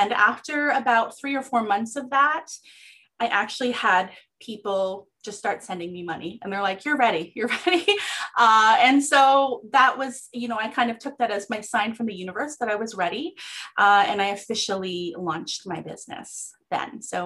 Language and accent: English; Atlantic Canada, Canada; I'm a military spouse. We are currently based out of southeastern Ontario, but I was born and raised on the East Coast.